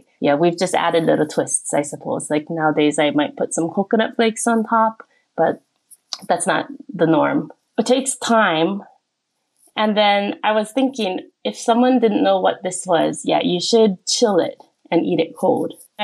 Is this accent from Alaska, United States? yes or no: no; Hawaii, United States; now in South Korea; this is my recipe for sweet potato hapia squares. I'm from Hawaii originally, and I've been living in Korea for the past 10 years.